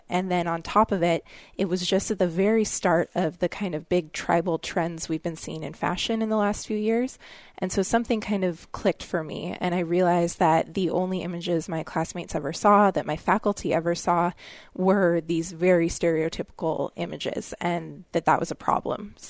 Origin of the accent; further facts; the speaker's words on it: California, United States; Well, I grew up in California, and I went to undergrad out at Stanford University